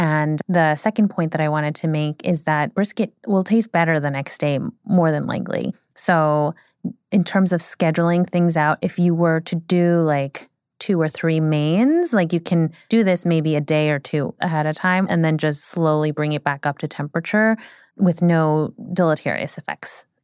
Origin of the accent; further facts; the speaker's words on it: United States; So I'm Korean American, and one of the classic kind of iconic dishes in the Korean canon is a braised beef rib dish called galbijjim.